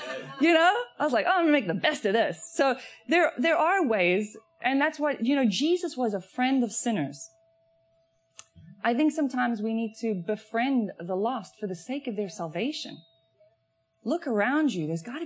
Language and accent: English; South Africa; I grew up in South Africa a long time ago.